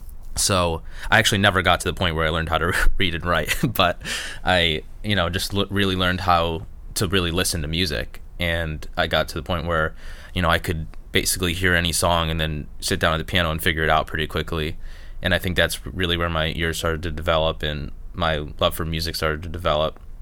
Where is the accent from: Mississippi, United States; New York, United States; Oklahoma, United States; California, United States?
New York, United States; Rochester; I'm from Rochester, New York, upstate.